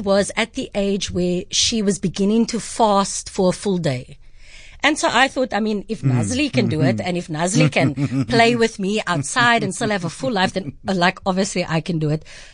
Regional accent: Cape Town, Western Cape, South Africa; I grew up on the Cape Flats

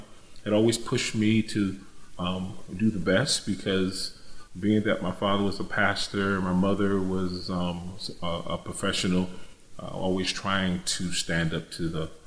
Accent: Danbury, Connecticut, United States; city of Danbury, which is about 60 miles from Hartford. It was a really small town. It's not small anymore. Some would consider it a city today. But as a young boy growing up in Danbury, very rural

